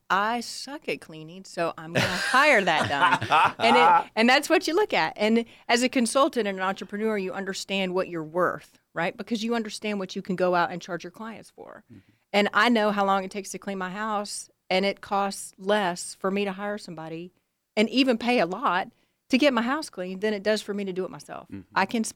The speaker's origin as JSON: {"language": "English", "region": "Texas", "country": "United States", "said": "they were a little harsh toward me because I was young and I was a whippersnapper and I was from Texas and I was safety girl"}